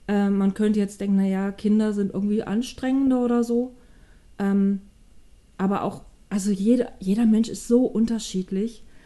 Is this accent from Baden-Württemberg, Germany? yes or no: yes; Baden-Württemberg, Germany; verheiratet, habe zwei erwachsene Kinder, bin auch schon Oma und komme aus dem schönen Baden-Württemberg, was man aber nicht unbedingt hört, weil ich nicht hier geboren bin.